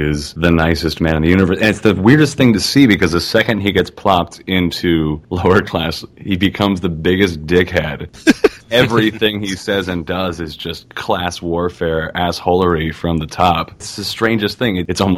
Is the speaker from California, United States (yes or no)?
no; New York, United States; I guess I'm a New Yorker, so I'm cynical.